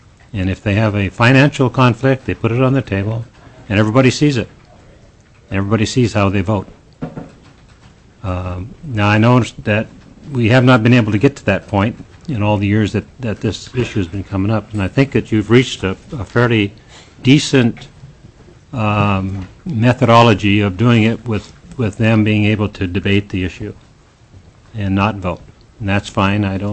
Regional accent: Kodiak, Alaska, United States; from Kodiak.

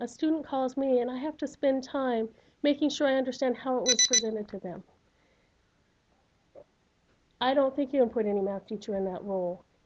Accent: Anchorage, Alaska, United States; I have to admit, I grew up in Anchorage, lifelong resident, had never heard of Alyeska.

